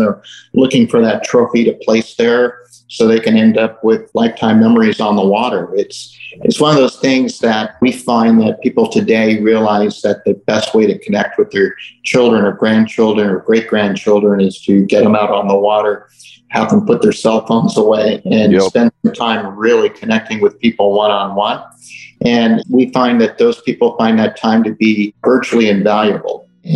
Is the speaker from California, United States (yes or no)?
yes; Long Beach, California, United States; ran the sailing program in where I grew up in Long Beach, California.